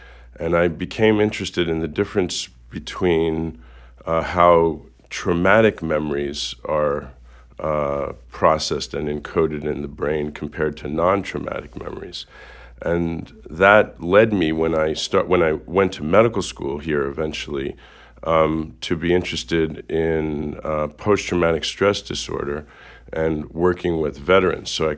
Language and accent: English; New York, United States; Well, I grew up in the New York area, and I went to medical school and graduate school here in Madison.